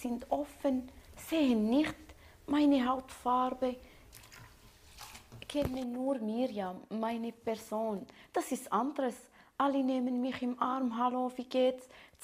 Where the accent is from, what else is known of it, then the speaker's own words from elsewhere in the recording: Morocco; German is a second language; Ich komme aus Marokko.